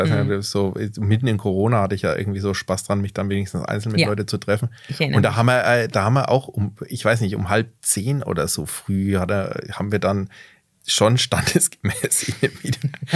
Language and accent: German; Bamberg, Bavaria, Germany; Ich bin ja auf der Insel groß geworden, südliche Insel.